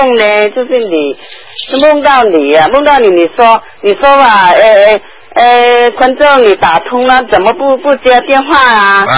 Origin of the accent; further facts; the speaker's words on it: China; moved away; 我是从大陆来的嘛，来的差不多现在有八个月了。